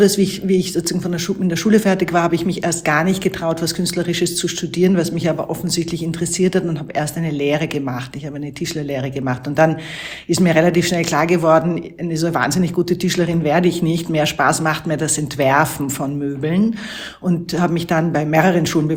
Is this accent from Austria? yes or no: yes; Vienna, Austria; Ich bin in Wien geboren und aufgewachsen und habe dort Design studiert, Industriedesign, mein Diplom gemacht Anfang der 90er Jahre